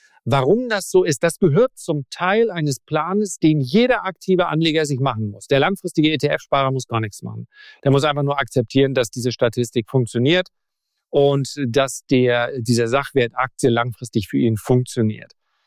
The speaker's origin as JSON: {"language": "German", "region": "Northern Germany", "country": "Germany", "said": "wie man bei uns im Norden sagt."}